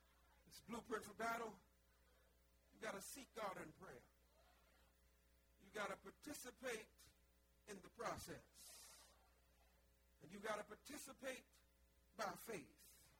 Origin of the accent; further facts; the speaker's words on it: John's Island, South Carolina, United States; I grew up down in Charleston, South Carolina. Grew up down in a little place called John's Island, right there on the coast.